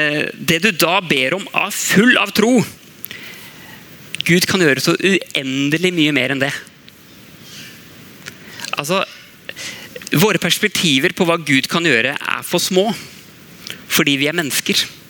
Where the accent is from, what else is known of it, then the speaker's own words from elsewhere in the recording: Saltnes, Østfold, Norway; Jeg kom jo fra Saltnes i Råde i Østfold. Sånn, Det jo... Ja, det ikke så mange som kanskje vet Saltnes, så må jeg si Østfold, ja. Så, en liten plass